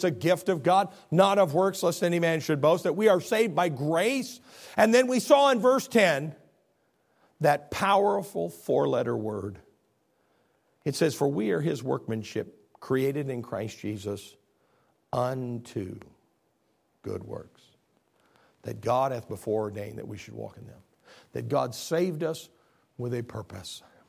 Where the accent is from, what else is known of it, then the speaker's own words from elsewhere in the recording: Midwest, United States; I'm from the Midwest, but I've served in West Texas and in New Mexico and in Little Rock